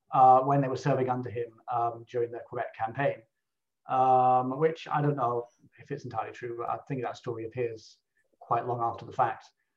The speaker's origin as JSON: {"language": "English", "region": "Scotland", "country": "United Kingdom", "said": "which, you know, as a Scot, it's fine, you know, it's cool."}